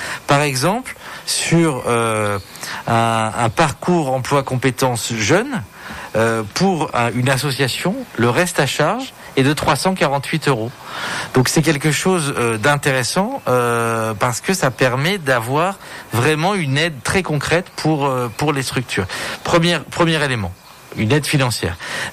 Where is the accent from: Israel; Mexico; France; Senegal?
France; Clermont-Ferrand, Auvergne-Rhône-Alpes; Moi, je suis auvergnat d'origine. J'ai grandi à Clermont-Ferrand, dans un quartier qui d'ailleurs relève de la poétique de la ville.